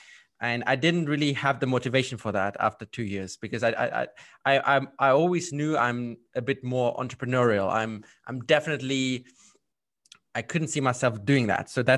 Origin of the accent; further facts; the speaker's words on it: Germany; English is a second language; moved away as an adult; now in United Kingdom; Actually, I come from Germany, so that's my background story. And then 4 years ago, I moved to the UK because I needed a new challenge